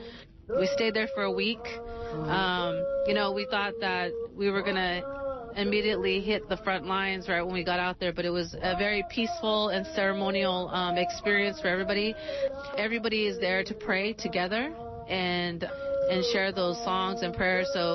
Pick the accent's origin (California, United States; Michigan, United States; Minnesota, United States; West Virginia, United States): California, United States; Round Valley; now in San Francisco, United States; I'm from Round Valley, Yuki, Wailaki, Little Lake, Pomo, Pitt River. I'm also Wapo from Alexander Valley on my dad's side. I live in San Francisco. I've been there for about half my life.